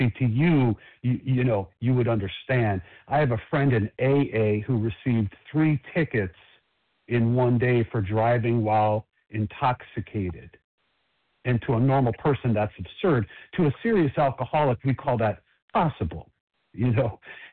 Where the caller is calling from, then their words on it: Chicago, Illinois, United States; I'm a recovered compulsive overeater. I'm calling from Chicago.